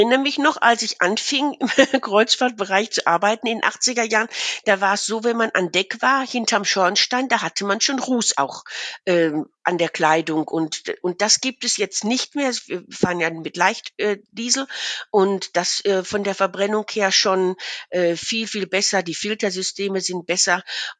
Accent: North Rhine-Westphalia, Germany; lebe ja nicht an der Küste hier im Münsterland, ist ja schön Inland und was ich nie früher und also von aufgewachsen bin ich im Ruhrgebiet

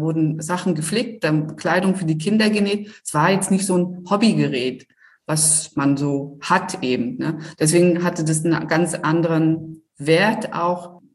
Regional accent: Rostock, Mecklenburg-Vorpommern, Germany; Ich bin ja, so wie du, komme ich ja aus Rostock. Also direkt aus Rostock.

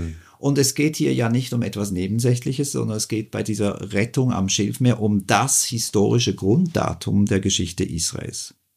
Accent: Switzerland; ich bin Schweizer

